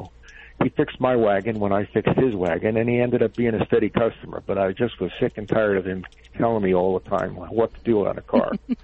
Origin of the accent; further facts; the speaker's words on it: New York, United States; moved away; I'm a transplant from New York State in 1962.